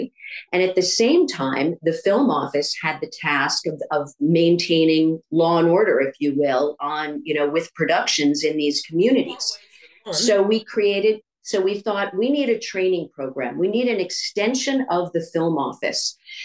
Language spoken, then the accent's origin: English; New York, United States; I was born and raised in New York.